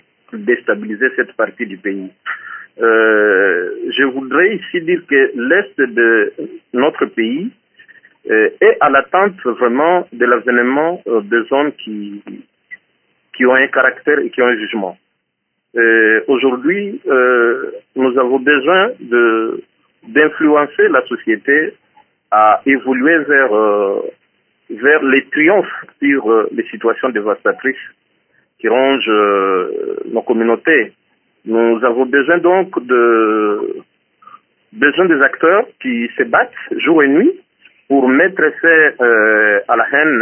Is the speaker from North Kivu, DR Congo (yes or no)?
yes; Walikale, North Kivu, DR Congo; j'ai été élu à Goma, mais je suis originaire de Walikale.